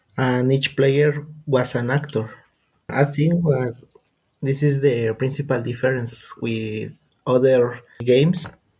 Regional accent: State of Mexico, Mexico; English is a second language; I have 28 years old. I'm from Mexico, from the Estado de Mexico.

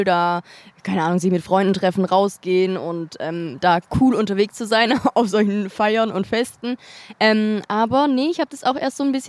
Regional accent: Baden-Württemberg, Germany; Ich komme aus der Nähe von Stuttgart.

